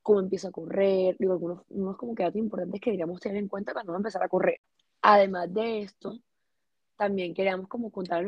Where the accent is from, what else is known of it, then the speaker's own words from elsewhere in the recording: Barranquilla, Atlántico, Colombia; also born or lived in Bogotá; yo nací en Barranquilla, yo estudié toda la vida en el colegio en Barranquilla, me fui a Bogotá en el 2012 a estudiar comunicación social con énfasis audiovisual en la Javeriana, me gradué, me regresé a vivir a Barranquilla